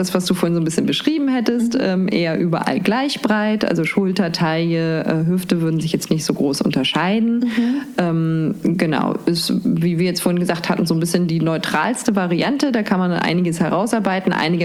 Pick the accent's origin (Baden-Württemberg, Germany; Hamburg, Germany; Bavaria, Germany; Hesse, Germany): Hamburg, Germany; Aber sag ich als Hamburgerin auch noch, ey.